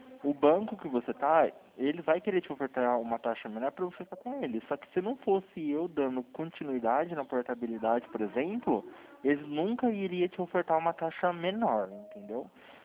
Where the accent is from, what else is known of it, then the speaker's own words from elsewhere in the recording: Campinas, São Paulo, Brazil; Eu sou aqui de Campinas, São Paulo